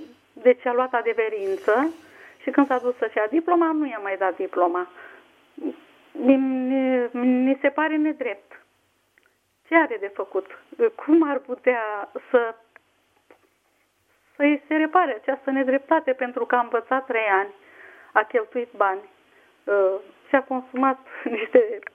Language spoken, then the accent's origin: Romanian; Turkey; Romanian is a second language; Noi suntem din Turcia.